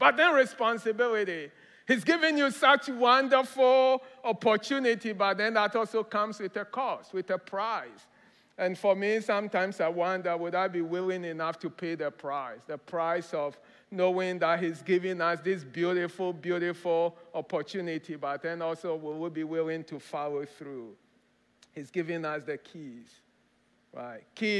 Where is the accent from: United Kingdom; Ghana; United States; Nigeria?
Ghana; I grew up in Ghana. Again, African, right? I grew up in Ghana.